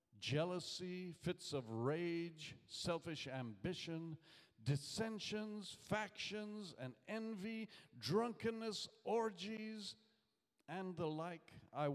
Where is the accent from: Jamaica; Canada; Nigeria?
Jamaica; I was growing up in Jamaica.